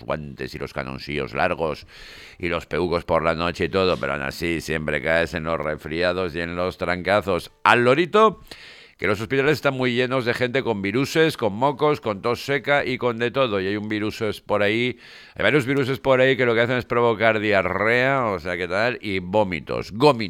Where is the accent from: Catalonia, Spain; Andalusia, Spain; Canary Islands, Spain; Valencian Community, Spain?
Valencian Community, Spain; Valencia; Yo amo Valencia. Yo soy de Valencia.